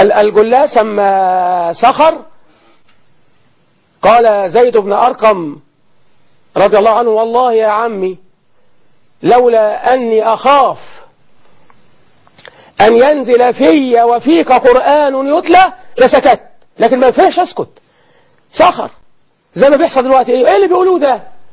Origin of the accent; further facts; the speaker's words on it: Egypt; أنا مصري، حتى لا يقال أحد أنه يتطاول على المصري، لا أنا مصري مثلكم، مسلم أحب الله ورسوله